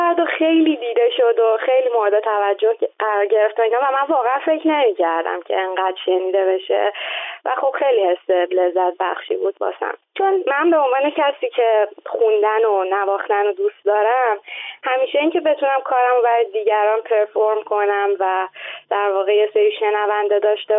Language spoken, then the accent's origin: Persian; Gorgan, Golestan, Iran; born there; 23 سالمه، توی شهر گرگان متولد شدم و خب از بچگی ساز میزنم